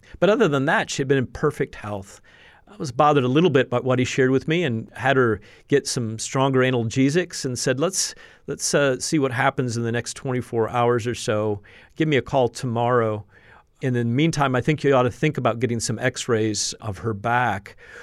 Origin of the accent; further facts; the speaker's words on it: Indiana, United States; and from Northern Indiana, from my home state, actually from Napanee, Indiana, and from Napanee Missionary Church, the denomination that I grew up